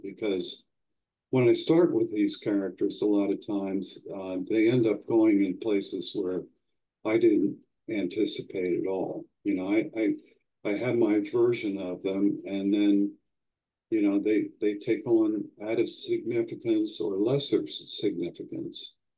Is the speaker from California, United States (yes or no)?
no; Baltimore, Maryland, United States; You know, when I grew up in Baltimore, there were the Baltimore Bullets were still there